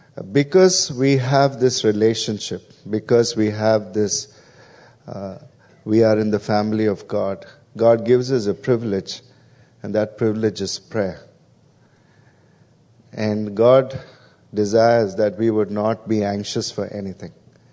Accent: India; So I'm from India.

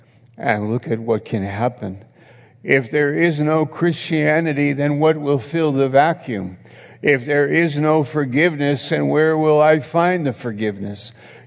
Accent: United States; And it's our prayer as an American, as people living in this country, that the Spirit of God would move in our country like he has in the past.

